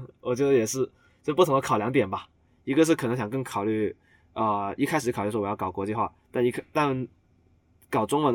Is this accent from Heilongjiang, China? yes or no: no; Guangdong, China; 因为我从小到大在广东这里长大嘛，然后呢可能就受这种文化的影响，